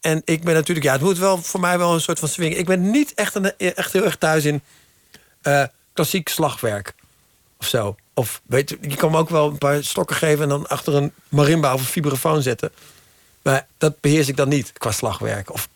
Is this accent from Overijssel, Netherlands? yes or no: yes; Deventer, Overijssel, Netherlands; born there; Ik ben in Deventer geboren.